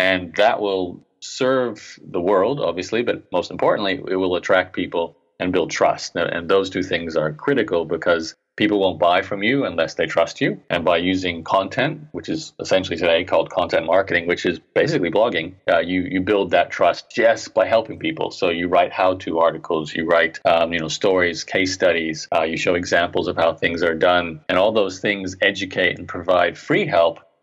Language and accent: English; Brisbane, Queensland, Australia; accent: Canadian; 18 years old in Brisbane, Australia. where I was born, despite having Canadian parents. That's why my accent's more Canadian than Australian. But I did grow up and live my life in Australia.